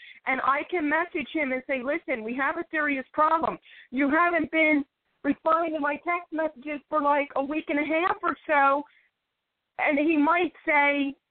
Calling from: Philadelphia, Pennsylvania, United States; I'm calling from Philadelphia, PA.

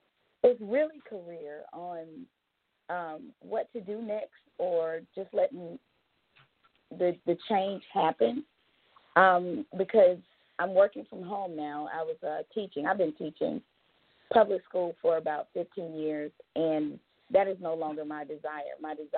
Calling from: Georgia, United States; I'm calling from Georgia.

